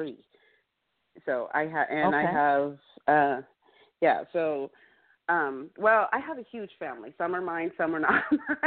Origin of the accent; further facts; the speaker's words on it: California, United States; moved away as an adult; now in Scottsdale, United States; I was actually born in the Midwest. I was raised in California, and I love California. I'm from that Bay Area, San Francisco, Oakland area. And after I finished school at age 18, 19, I wanted to travel.